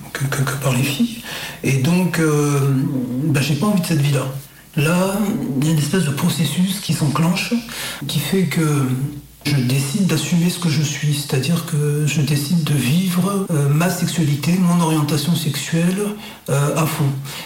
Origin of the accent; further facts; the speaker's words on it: DR Congo; Chez nous, au Congo, ça n'existe pas. Il n'y a absolument rien.